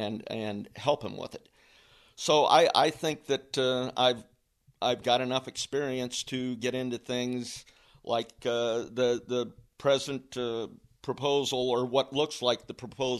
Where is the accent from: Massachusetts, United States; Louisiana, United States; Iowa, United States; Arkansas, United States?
Iowa, United States; Fort Madison; I was born in Fort Madison. I've lived here most of my life.